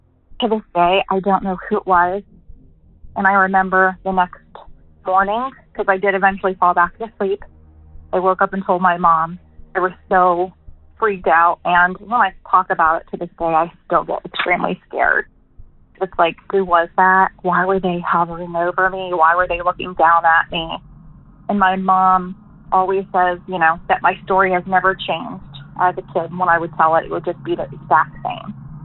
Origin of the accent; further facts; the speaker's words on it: Pittsburgh, Pennsylvania, United States; I'm from Pittsburgh, PA.